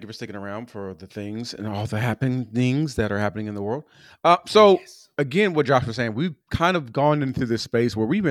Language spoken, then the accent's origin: English; Pomona, California, United States; Like I'm from Pomona, California.